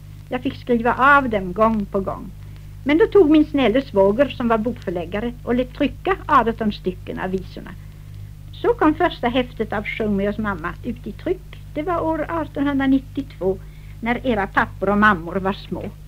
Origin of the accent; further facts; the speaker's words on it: Blekinge, Sweden; att finna upp som det hette hemma i Blekinge, det vill säga att hitta på en melodi